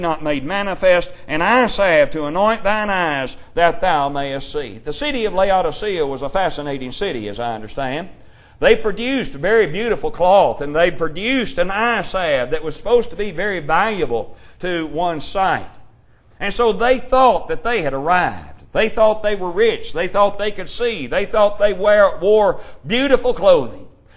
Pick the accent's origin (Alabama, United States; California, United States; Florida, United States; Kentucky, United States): Kentucky, United States; Of course, growing up in Kentucky, Kentucky and Indiana, our rivals, Kentucky is a big thing for basketball.